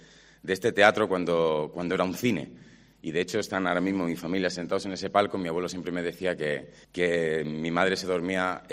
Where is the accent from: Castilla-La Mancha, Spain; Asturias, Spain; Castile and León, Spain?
Castilla-La Mancha, Spain; Toledo; yo soy toledano, llevo esta ciudad por bandera, vaya donde vaya.